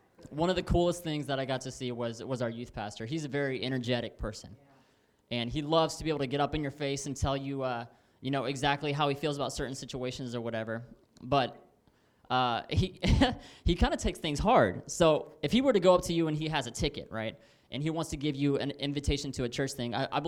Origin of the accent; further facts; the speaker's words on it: Winter Haven, Florida, United States; we come from Winter Haven, Florida. It's a lot smaller than Gainesville is.